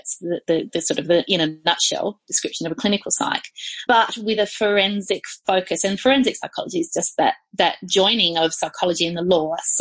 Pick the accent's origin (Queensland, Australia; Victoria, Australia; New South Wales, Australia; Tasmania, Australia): Tasmania, Australia; I'm from Tassie originally, but was living in Melbourne at the time